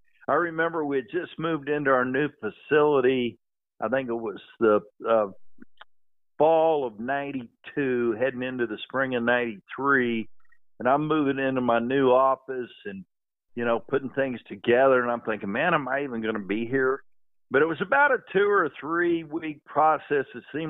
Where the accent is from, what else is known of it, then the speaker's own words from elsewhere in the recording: Perry, Oklahoma, United States; I grew up in Perry, so it was 20 miles from there.